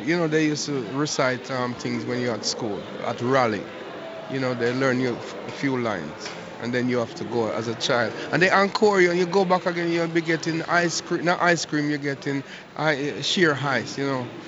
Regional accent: London, United Kingdom; also born or lived in Jamaica; Okay, I was brought up in London. I start my school in Jamaica, and I came here and finished right here. Right, I was at a school called Tubbs Hill in London.

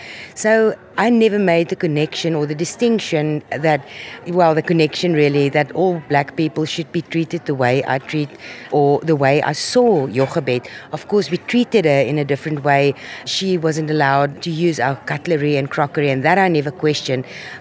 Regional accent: South Africa; So growing up in South Africa, I became part of the system.

